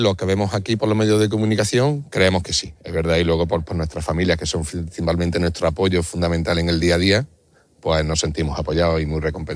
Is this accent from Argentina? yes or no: no; Córdoba, Andalusia, Spain; now in Pontevedra, Spain; Yo soy de Córdoba, pero me encuentro destinado en el Grupo Logístico 7 de Pontevedra, de la Brigada Aerotransportable.